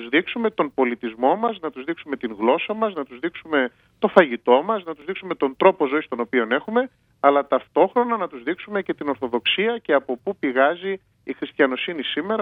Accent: Greece; την ταυτότητά μας ως Έλληνες, την πατρίδα μας, τον πολιτισμό μας και τις παραδόσεις, αλλά και την ορθόδοξο πίστη.

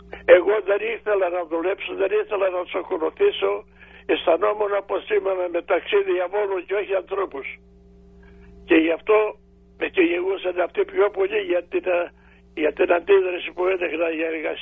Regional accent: Greece; Κατάγομαι από την Αγία Βλαχέρα Βρετανίας, είναι κοντά στο νομό Ετωλοκαρδανίας, ο ποταμός μας χωρίζει τα χωριά.

